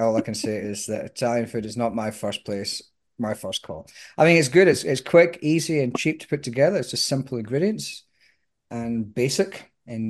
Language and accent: English; Scotland, United Kingdom; I'm Scottish. I don't know what you're talking about.